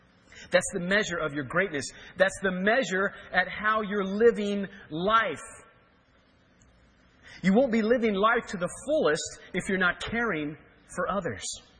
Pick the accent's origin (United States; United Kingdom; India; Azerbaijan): United States; Kansas; born there; So I was born in Kansas, but I moved here as fast as I could.